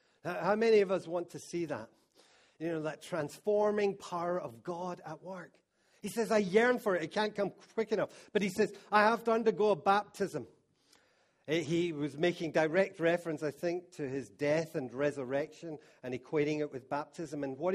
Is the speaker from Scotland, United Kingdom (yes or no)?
yes; Scotland, United Kingdom; And me being Scottish, this is kind of alien.